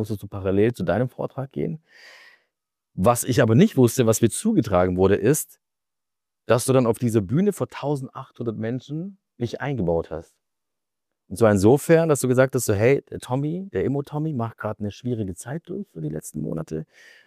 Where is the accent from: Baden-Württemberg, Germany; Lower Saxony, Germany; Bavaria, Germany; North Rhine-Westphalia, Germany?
Baden-Württemberg, Germany; Stuttgart; Wir sind in Stuttgart, was ich wundervoll finde. Du bist in meiner Heimat.